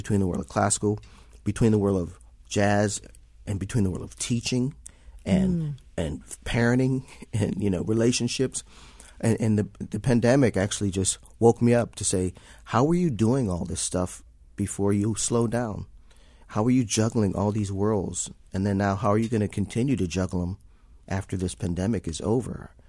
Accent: Florida, United States; now in Chicago, United States; I grew up in Florida area and then moved to Chicago

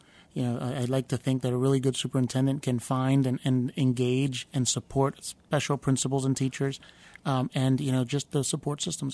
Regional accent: Philadelphia, Pennsylvania, United States; Yeah, so I grew up in North Philadelphia, in the Hunting Park section of North Philadelphia.

